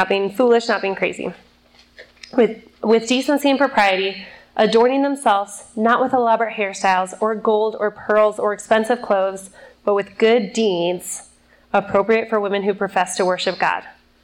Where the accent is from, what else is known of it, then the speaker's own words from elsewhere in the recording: United States; moved away; Like, I'm American, guys. Like, just let me go home.